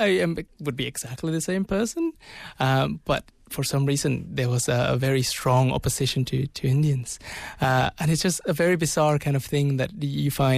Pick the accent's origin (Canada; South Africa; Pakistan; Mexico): Mexico; also born or lived in United States; now in Australia; I was born and raised in Mexico, and I spent quite a bit of time in the States as well, a few years, and then moved down to Australia.